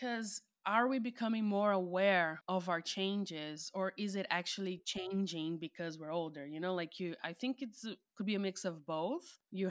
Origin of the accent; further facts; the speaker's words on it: Brazil; English is a second language; moved away as an adult; now in Germany; I'm originally from Brazil and I'm currently living in Germany